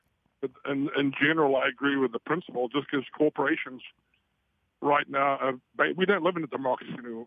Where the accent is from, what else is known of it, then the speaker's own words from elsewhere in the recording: New Zealand; now in United States; I'm a Kiwi who lives in America.